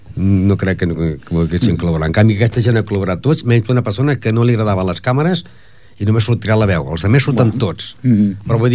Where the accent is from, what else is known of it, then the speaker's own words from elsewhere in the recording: Ripollet, Catalonia, Spain; Jo tinc 67 anys, vaig néixer aquí a Ripollet, a 30 metres d'aquí a la ràdio.